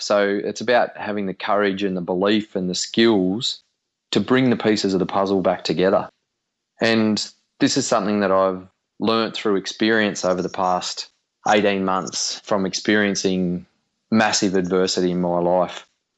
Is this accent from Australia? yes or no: yes; Cobar, New South Wales, Australia; I grew up in Cobar in Western New South Wales, and it's a very, very small community of about 5,500 people.